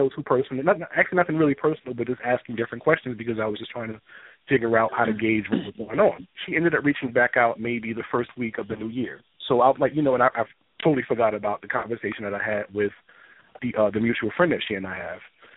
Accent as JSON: {"language": "English", "region": "New Jersey", "country": "United States", "said": "I'm from New Jersey."}